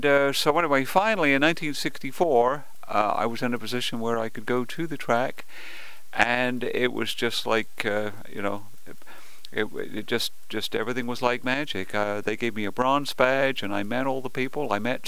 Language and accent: English; England, United Kingdom; now in United States; I grew up in England, and I was always aware of motor racing.